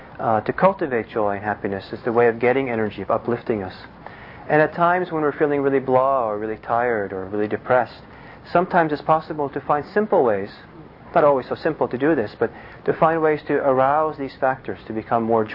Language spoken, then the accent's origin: English; Norway; also born or lived in Italy; both in Norway where I grew up there, and also I grew up in Italy